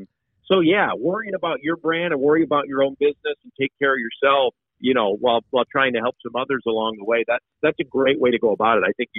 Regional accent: Chicago, Illinois, United States; I grew up in Chicago. I grew up rooting for the Cubs.

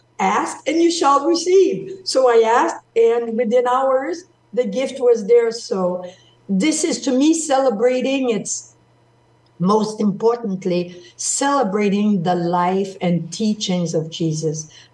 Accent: Montreal, Quebec, Canada; I'm from Montreal, Canada.

